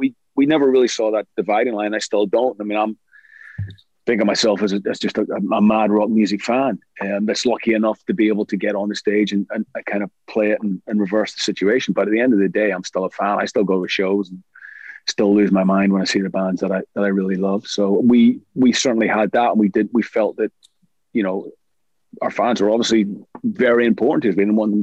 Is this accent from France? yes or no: no; Ireland; also born or lived in Scotland; we used to fight a lot as kids in school growing up in Ireland and Scotland.